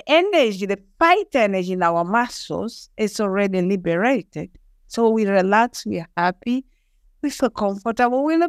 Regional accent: Kilimanjaro, Tanzania; English is a second language; I was born and raised in Tanzania on the slopes of the mountain Kilimanjaro. Beautiful place.

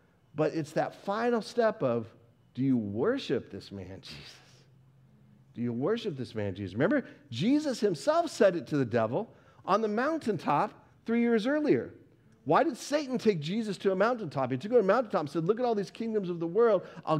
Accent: Colorado, United States; For me as a kid growing up in Colorado, which has the best mountains in the United States, bar none.

